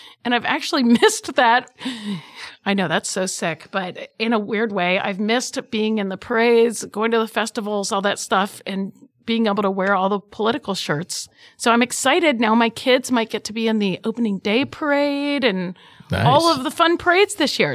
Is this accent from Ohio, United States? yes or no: yes; Cincinnati, Ohio, United States; So I was raised in Hyde Park, very east side, and then I moved to Mount Lookout